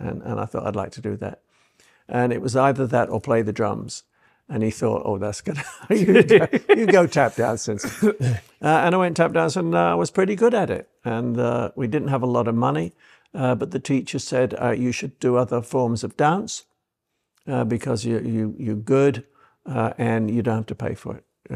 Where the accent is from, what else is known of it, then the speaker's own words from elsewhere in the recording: Liverpool, North West England, United Kingdom; now in United States; Well, I come from Liverpool in England. My dad was a dock worker